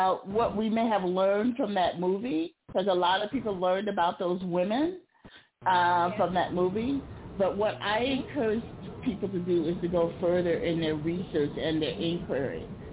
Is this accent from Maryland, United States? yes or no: no; Milwaukee, Wisconsin, United States; also born or lived in Humboldt, Tennessee; now in Oakland, United States; I was born in Humboldt, Tennessee, many, many decades ago. But I grew up from the 80s on until the 2000s in Milwaukee.